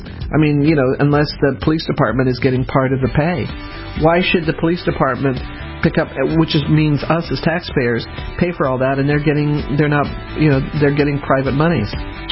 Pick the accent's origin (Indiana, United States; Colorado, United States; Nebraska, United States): Colorado, United States; Denver; it's where I went to elementary school. For most of my elementary school and junior high school and high school is in Denver.